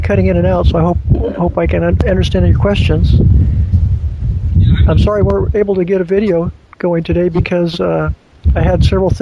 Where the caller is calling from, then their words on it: Captain Cook, Hawaii, United States; I'm calling you from Captain Cook, Hawaii. It's very beautiful here today.